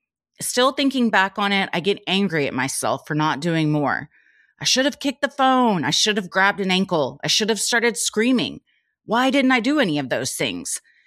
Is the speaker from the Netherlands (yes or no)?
yes; Netherlands; English is a second language; So I'm from the Netherlands.